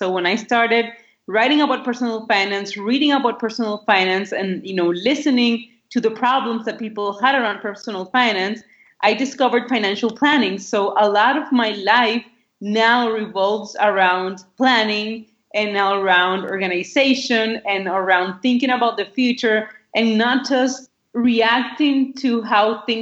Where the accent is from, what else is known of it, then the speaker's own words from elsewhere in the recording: Nicaragua; I'm from Nicaragua. For those of you who might not know where Nicaragua is, because I know it's sometimes it's hard. It's in Central America.